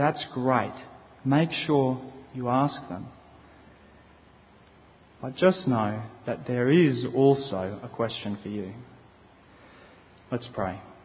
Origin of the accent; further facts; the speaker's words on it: Port Macquarie, New South Wales, Australia; Now, I grew up near Port Macquarie and spent a lot of time in the sun. We went to the beach every morning before school